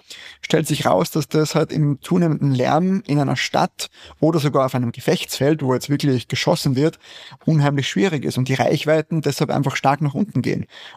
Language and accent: German; Austria; mit meinem Heimatland vergleiche, also Österreich und auch Deutschland.